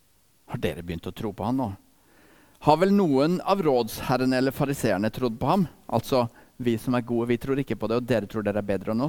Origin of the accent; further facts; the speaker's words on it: Grimstad, Agder, Norway; also born or lived in Ecuador; Jeg er norsk. Jeg er kanskje fra Grimstad. Men jeg er født i Ecuador.